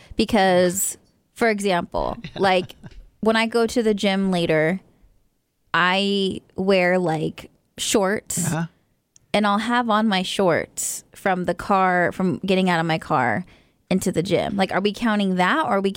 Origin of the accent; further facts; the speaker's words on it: California, United States; I am actually from California, and all my family is on the West Coast.